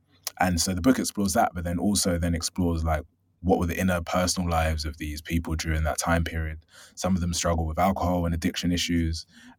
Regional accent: London, United Kingdom; growing up in London

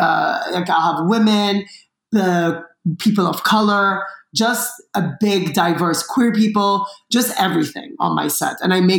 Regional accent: Dubai, United Arab Emirates; now in United States; I grew up in Dubai. I've never thought I was going to be living in America.

